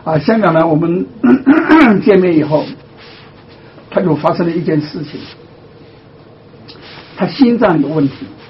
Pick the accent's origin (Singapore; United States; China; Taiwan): China; 那我们中国人啊，我们的中国，我们的祖先